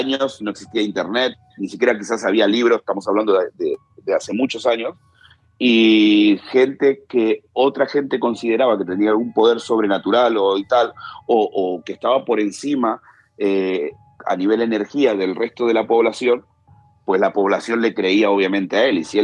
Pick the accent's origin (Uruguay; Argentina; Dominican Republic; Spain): Argentina; cuando yo era niño, nosotros en Argentina, yo soy de Argentina